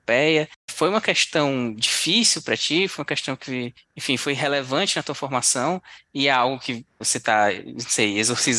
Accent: Fortaleza, Ceará, Brazil; Eu sou de Fortaleza, né?

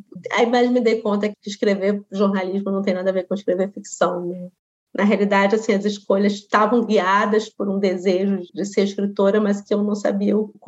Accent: Brazil; um pertencimento à língua portuguesa e ao que o Brasil me trouxe através dessa linguagem, que foi onde eu cresci, foi onde foi a minha socialização.

